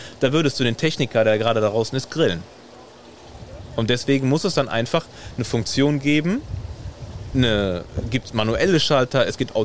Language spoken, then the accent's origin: German; Rhineland-Palatinate, Germany; ich komme direkt aus dem Ahrtal